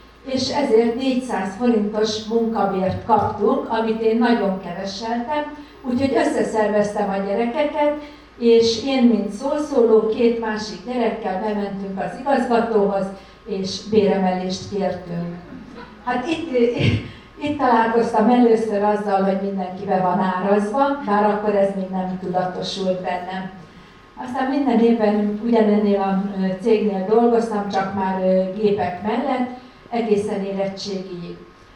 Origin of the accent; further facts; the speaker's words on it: Pitvaros, Csongrád-Csanád, Hungary; also born or lived in Mezőegyes; én egy határszéli kisfaluban, Pitvaroson nőttem fel, ugye a Mezőegyesen születtem, de mind a kettő a román határtól pár kilométerre van.